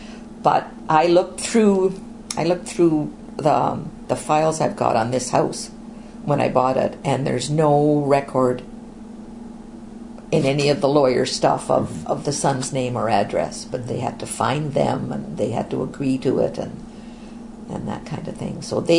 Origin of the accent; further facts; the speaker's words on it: Hamilton, Ontario, Canada; I'm from Hamilton, but both Mr. and Mrs. Potts were Toronto people